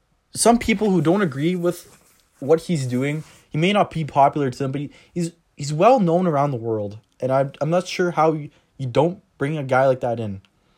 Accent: Canada; You know, we're from Canada.

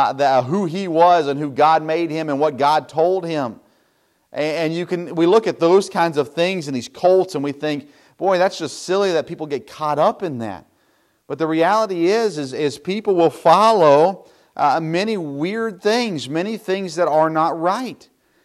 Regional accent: Tennessee, United States; I grew up in the South, of course, in Tennessee, and there's a lot of over-emotional churchgoers.

